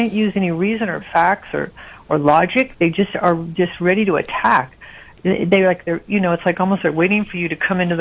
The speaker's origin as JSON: {"language": "English", "region": "West Coast", "country": "United States", "lives_now": "Nebraska, United States", "said": "My question is that I'm from the West Coast, and I live in Nebraska now"}